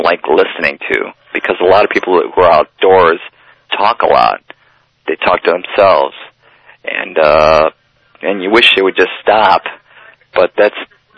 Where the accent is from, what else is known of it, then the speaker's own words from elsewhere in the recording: Cleveland, Ohio, United States; You know, I'm, like I said, I'm from Cleveland. I'm used to the cold